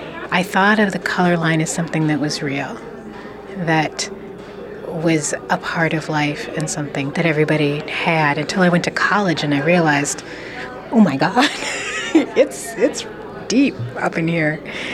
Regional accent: Milwaukee, Wisconsin, United States; I'm biracial. I was born here in Milwaukee in 1969, and my parents met at Marquette University. And I've spent my Milwaukee life crossing the color line.

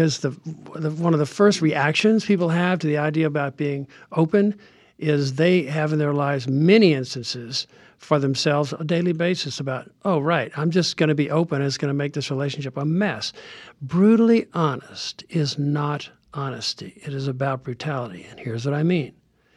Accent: the South, United States; because I was raised in the South

